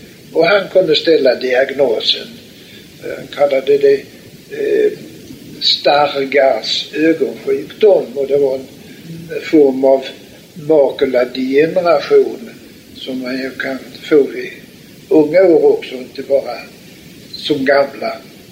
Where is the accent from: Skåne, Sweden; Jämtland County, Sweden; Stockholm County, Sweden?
Skåne, Sweden; Jag är skåning som du hör, förhoppningsvis. Uppvuxen i nordöstra Skåne i Snapphanebygden.